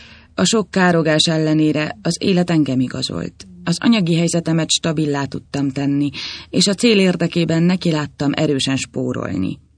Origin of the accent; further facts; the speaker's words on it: Berettyóújfalu, Hajdú-Bihar, Hungary; now in Budapest, Hungary; Mivel Berettyóújfaluról jöttem fel Budapestre, természetszerűleg nem lehetett helyismeretem.